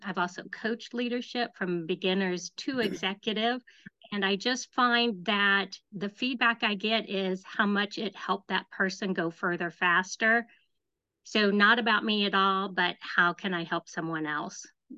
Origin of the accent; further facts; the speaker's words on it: McCordsville, Indiana, United States; I'm from McCourtsville, Indiana.